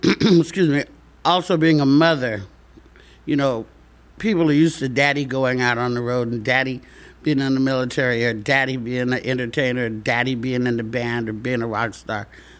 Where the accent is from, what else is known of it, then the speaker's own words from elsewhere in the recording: Arkansas, United States; I got 7 brothers and sisters. We're from Arkansas.